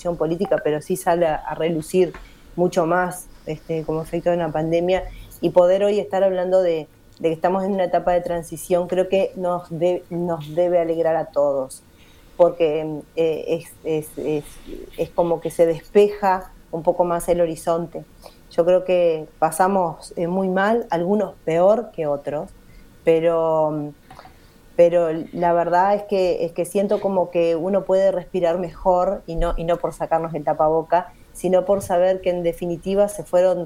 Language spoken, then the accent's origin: Spanish; Uruguay; la tenemos como parte de nuestra vida como uruguayos